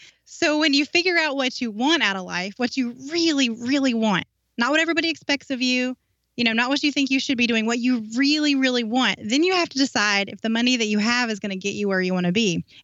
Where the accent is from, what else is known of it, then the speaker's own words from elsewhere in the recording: North Carolina, United States; moved away as an adult; North Carolina.